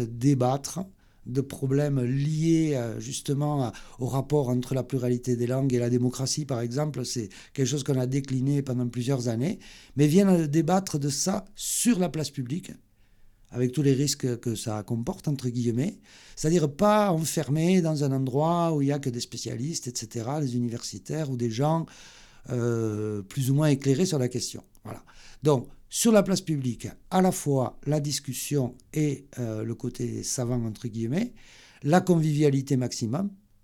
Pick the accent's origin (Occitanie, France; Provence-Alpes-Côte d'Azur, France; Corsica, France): Occitanie, France; des cinéastes occitans, chez nous, en Occitanie, donc il n'y en a quasiment pas.